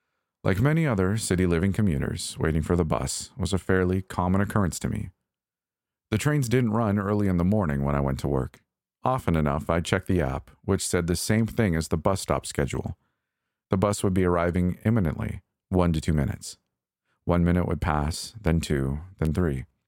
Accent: Toronto, Ontario, Canada; Typically, I'd brush it off as the same crap transit service I grew up with in Toronto.

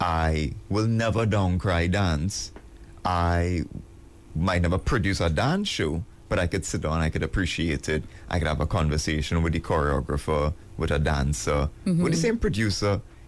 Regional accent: Port of Spain, Trinidad & Tobago; Well, so I am born and raised in Port of Spain, right?

